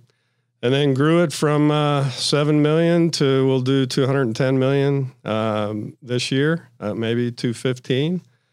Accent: Cincinnati, Ohio, United States; So a little bit about me. I grew up in Cincinnati

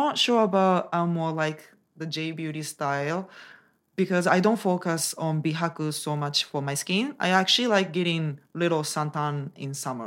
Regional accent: Japan; I'm also from Japan, so I think if you live in Japan

